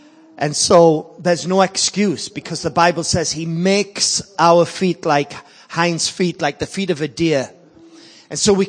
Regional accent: North East England, United Kingdom; I'm from the UK. I'm from Northeast England. Our cities are Newcastle, Durham, and Sunderland.

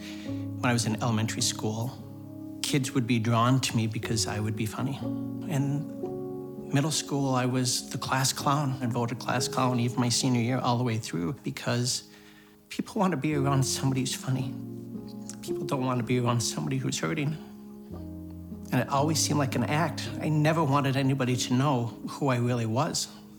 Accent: North Branch, Minnesota, United States; I grew up in North Branch. It was a fantastic, sweet little town. What people talk about is small town Minnesota. This was small town Minnesota.

